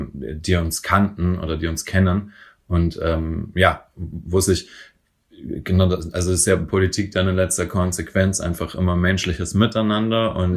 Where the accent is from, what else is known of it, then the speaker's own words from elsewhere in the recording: Bavaria, Germany; now in Berlin, Germany; in Bayern, wo ich herkomme, in Franken